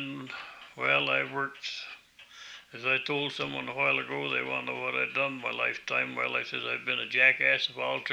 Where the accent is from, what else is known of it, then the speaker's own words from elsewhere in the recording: South Easton, Massachusetts, United States; that I was born up in South Easton. In 1909, just beyond where the old number 9 schoolhouse is.